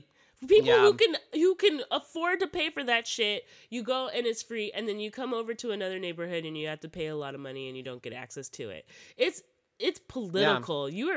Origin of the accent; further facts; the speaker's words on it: Alameda, California, United States; also born or lived in Oakland; I grew up in this town called Alameda, which is just outside of Oakland. And I was born in Oakland, but we moved to Alameda because that's where the good schools were at.